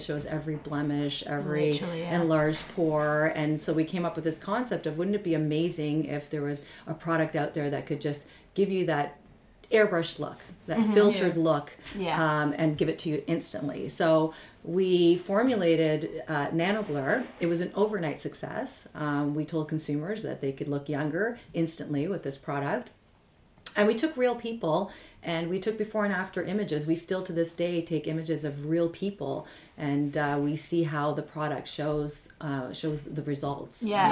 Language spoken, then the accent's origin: English; Toronto, Ontario, Canada; So I'm from Toronto, Canada.